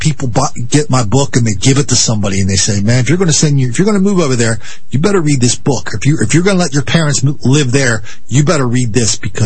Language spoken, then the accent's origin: English; United States; I'm a person, I'm an American, I'm an individual.